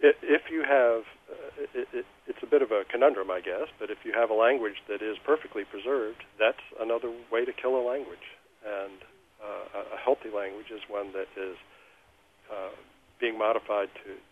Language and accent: English; the South, United States; also born or lived in Northern United States; since I grew up in the South U.S. partly, and partly in the Northern U.S.